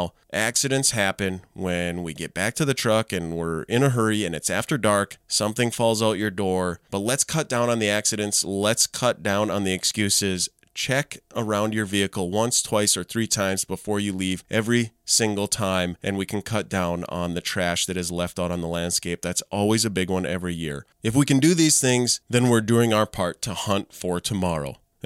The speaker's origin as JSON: {"language": "English", "region": "Minnesota", "country": "United States", "tie": "born or raised there", "said": "I go home, you know, to where I grew up in Otter Tail County, and I fish lakes there"}